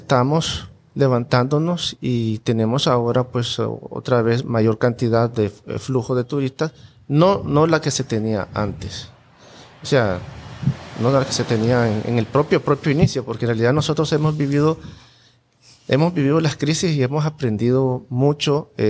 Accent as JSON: {"language": "Spanish", "region": "León", "country": "Nicaragua", "tie": "born there", "said": "aquí nací."}